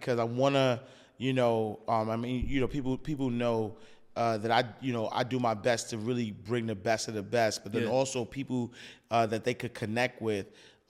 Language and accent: English; New York, United States; I mean, I'm from New York, so East Orange ain't no easy place.